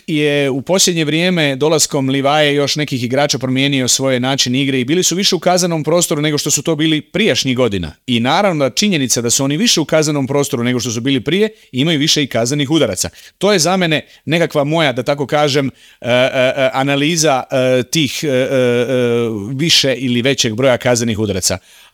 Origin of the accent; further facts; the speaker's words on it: Croatia; Pa ja sam naravno subjektivan kao Hrvat